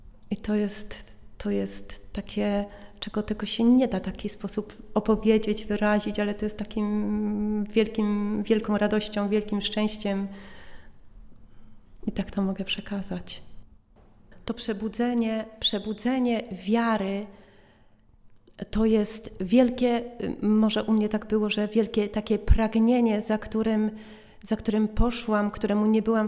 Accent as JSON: {"language": "Polish", "region": "Lesser Poland", "country": "Poland", "said": "Pochodzę z wioski spod Rabki, spod górskich terenów."}